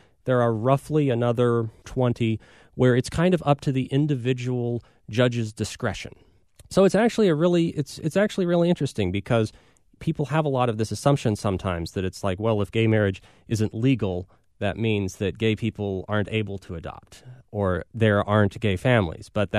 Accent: Kansas, United States; I'm from the Midwest. I'm from Kansas, which is a very culturally and religiously conservative state.

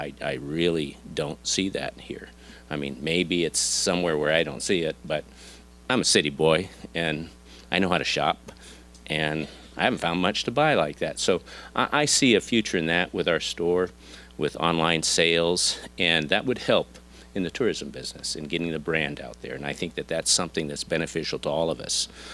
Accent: Anchorage, Alaska, United States; I come from Anchorage, where you can make a mint on hoodies, t-shirts, and hats.

